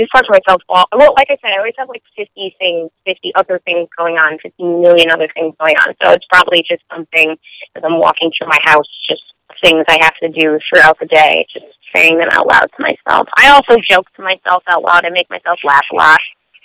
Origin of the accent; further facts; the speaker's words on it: North Haven, Connecticut, United States; Yeah, I mean, we're generally from North Haven.